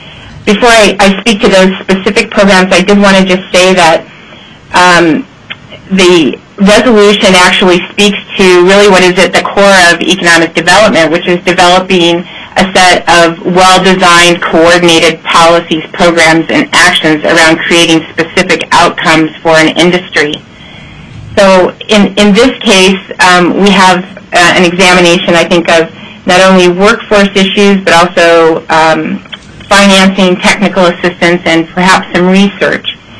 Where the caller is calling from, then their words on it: Anchorage, Alaska, United States; And I am calling from Anchorage tonight and thankfully not boarding a plane.